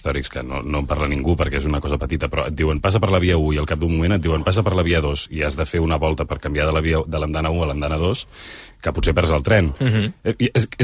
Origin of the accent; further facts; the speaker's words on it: La Garriga, Catalonia, Spain; Jo soc de la Garriga, per exemple, que hi ha 48 minuts amb tren des de la Garriga fins aquí.